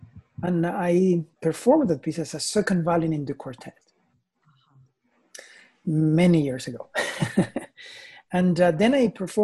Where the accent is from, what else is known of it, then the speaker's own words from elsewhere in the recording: Romandy, Switzerland; I grew up in Europe, in the French part of Switzerland.